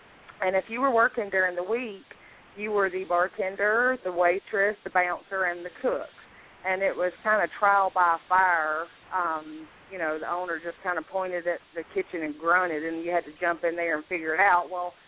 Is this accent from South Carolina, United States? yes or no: yes; South Carolina, United States; I got the Southern thing going on because I'm from South Carolina and I've always lived here.